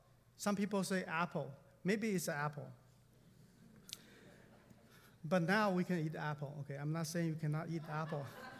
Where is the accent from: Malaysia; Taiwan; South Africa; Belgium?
Taiwan; moved away as an adult; When I was in Taiwan, I come from Taiwan about 20-some years ago, and every man at their 20s had to serve in the military, me as well